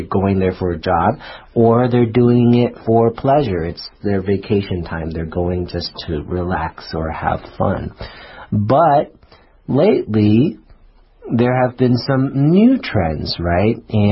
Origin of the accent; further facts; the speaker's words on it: New York City, New York, United States; Yeah, I love New York. I mean, I'm from New York, so it's a great city.